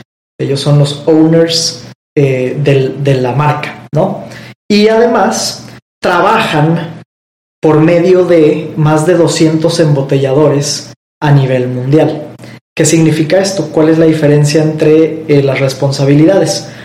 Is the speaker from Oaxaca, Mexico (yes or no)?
no; Guadalajara, Jalisco, Mexico; Yo soy de Guadalajara.